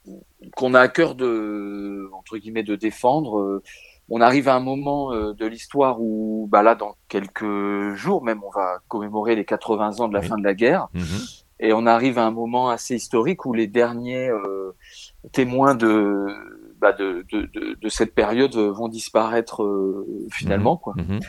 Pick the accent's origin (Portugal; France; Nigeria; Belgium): France; Villeneuve-d'Ascq, Hauts-de-France; Nous, on est natifs de Villeneuve d'Ascq